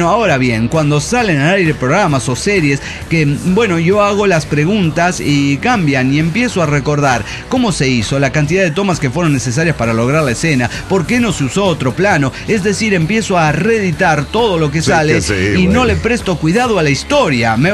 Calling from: Bucaramanga, Santander, Colombia; de Bucaramanga.

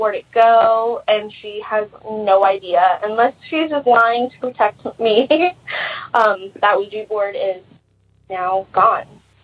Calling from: California, United States; I'm calling from Southern California. My story is about the house that I grew up in.

